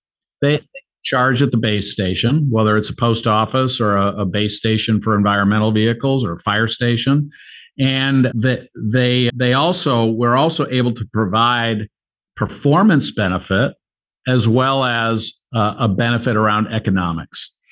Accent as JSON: {"language": "English", "town": "Detroit", "region": "Michigan", "country": "United States", "said": "I'm a kid from Detroit. So, you know, in Detroit in the 1980s, what you saw when I was growing up"}